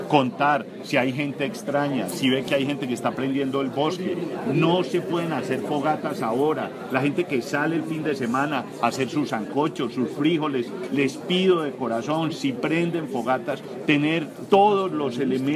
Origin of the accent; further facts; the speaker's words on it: Colombia; Aquí lo único que vale es el nivel de responsabilidad individual nuestro como colombianos